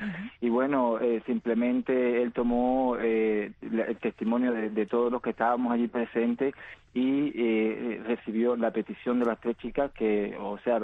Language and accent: Spanish; Cuba; nosotros como cubanos en exilio, adentro y fuera de Cuba